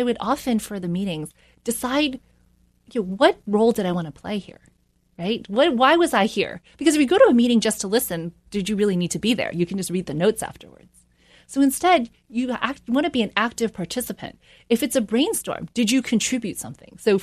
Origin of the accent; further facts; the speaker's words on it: New York, United States; born there; And the thing is, I was born in New York. So I said, I should go back to New York.